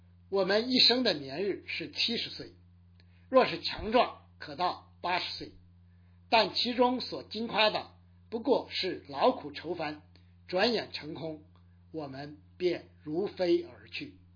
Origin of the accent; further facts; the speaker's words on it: China; 今天我们中国人的生活太过忙乱